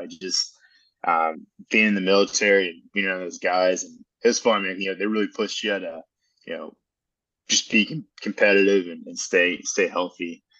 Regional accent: Austin, Texas, United States; Yeah, so I'm born and raised here in Austin, Texas, Sierra Park to be exact. And, you know, growing up, man, always into sports and really athletic growing up.

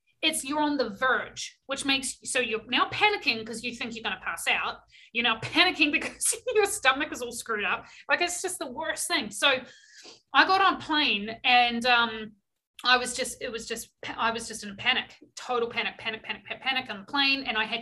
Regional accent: New Zealand; obviously I'm not from around here. I'm from New Zealand. So no family.

